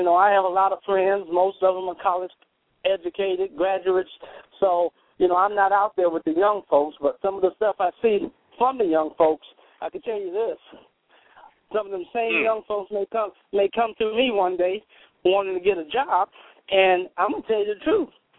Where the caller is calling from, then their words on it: Keller, Texas, United States; Hello, hello, hello. I'm calling from Keller, Texas.